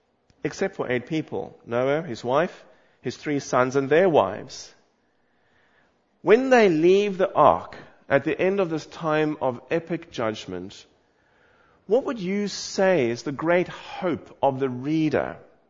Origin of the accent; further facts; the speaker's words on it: South Africa; I want to tell you something about my growing up in South Africa